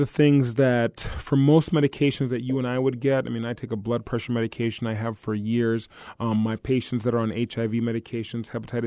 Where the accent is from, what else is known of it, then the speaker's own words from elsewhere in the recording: St. Paul, Minnesota, United States; Oh, I lived in St. Paul. I grew up in St. Paul.